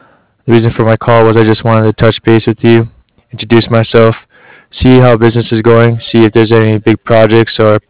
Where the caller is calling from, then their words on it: Cardiff, Wales, United Kingdom; I'm calling from Cardiff.